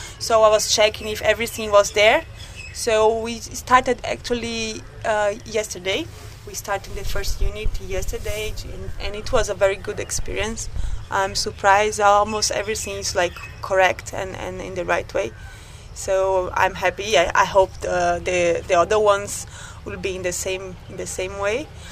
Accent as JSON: {"language": "English", "country": "Brazil", "second_language": "English", "said": "Maybe because I'm from Brazil and we have this really friendly culture, and then we make friendship very easily and very fast."}